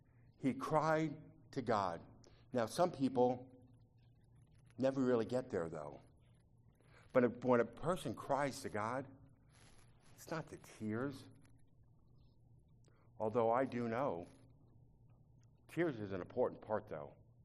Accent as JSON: {"language": "English", "town": "New York City", "region": "New York", "country": "United States", "said": "Good night, I'm from New York."}